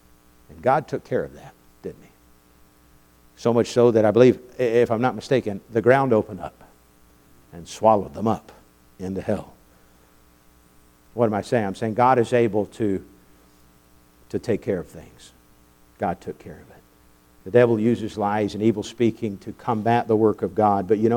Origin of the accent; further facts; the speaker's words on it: China; Oh, growing up in China, it's much better now than it was when I was a young child.